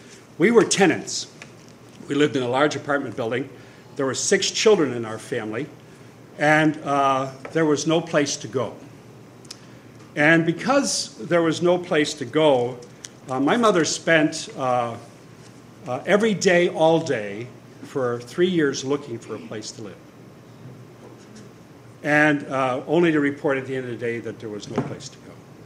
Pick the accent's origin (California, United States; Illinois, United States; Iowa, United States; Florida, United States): Illinois, United States; Chicago; but it was where I grew up in the Humboldt Park area of Chicago. And it was a transition area, and it was a tenement area that had lots of apartment buildings and very densely populated.